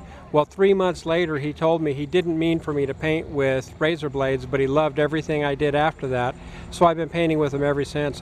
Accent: Nashville, Tennessee, United States; I'm from Nashville, and it's Off the Edge Art.

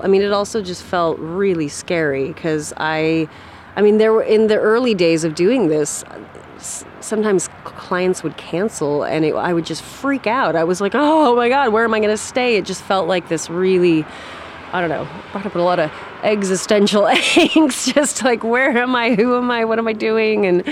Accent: Fremont, California, United States; I grew up in Fremont. Since I was 2, I lived in Fremont in the Bay Area, which is about an hour away.

